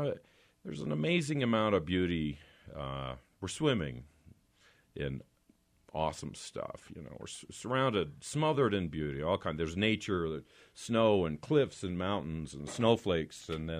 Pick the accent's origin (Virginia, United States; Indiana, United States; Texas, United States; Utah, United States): Utah, United States; and I'm from Utah. I love Utah.